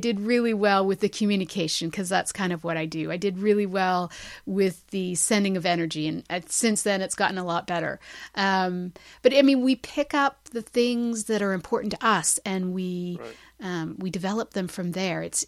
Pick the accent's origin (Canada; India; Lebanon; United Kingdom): Canada; Me, I'm Canadian.